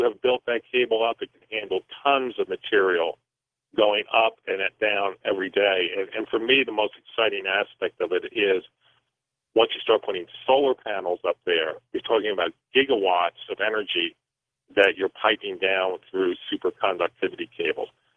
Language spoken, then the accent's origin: English; Newark, New Jersey, United States; hey, I grew up in Newark, and I believe he's from Elizabeth, which was right next door.